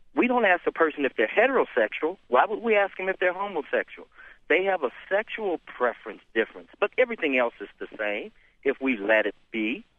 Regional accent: Oklahoma City, Oklahoma, United States; And I mentioned I'm from Oklahoma City

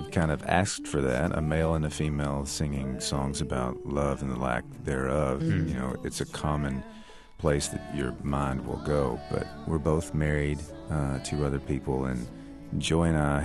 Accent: Alabama, United States; also born or lived in Tennessee; Well, I grew up in North Alabama and Southern Tennessee and grew up with my dad listening to tons of country records

